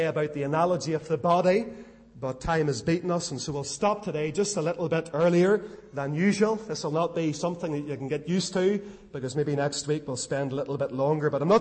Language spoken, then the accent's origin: English; Lisburn, Northern Ireland, United Kingdom; I met a man who was an elder in a Presbyterian church in my hometown of Lisburn